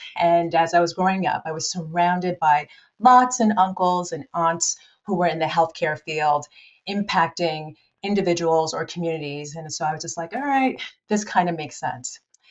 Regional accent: Ghana; I'm originally from Ghana. That's where I was born.

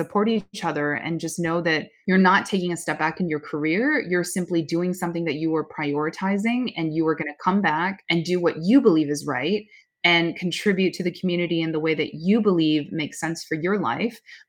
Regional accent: Oakland, California, United States; my hometown, Oakland. I grew up in Chinatown, Oakland, because my grandparents lived there.

